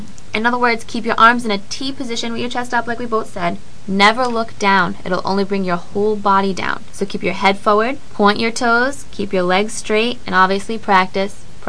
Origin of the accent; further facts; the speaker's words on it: Rhode Island, United States; oh, you're from Rhode Island? I'm from Rhode Island too.